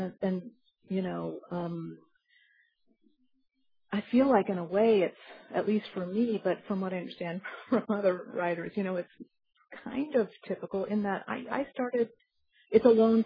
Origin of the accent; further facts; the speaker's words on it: Charlottesville, Virginia, United States; my hometown is Charlottesville, Virginia.